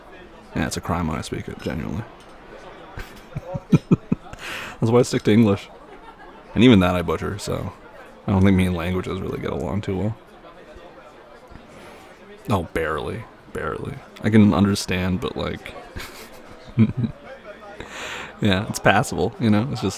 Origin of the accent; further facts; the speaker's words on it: United States; In every language, I'm just American, so that's the problem, ain't it?